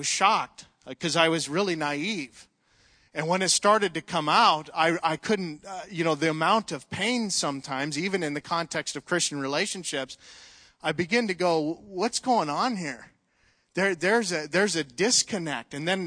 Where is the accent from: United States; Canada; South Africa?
Canada; I didn't grow up in this area. I grew up in Canada.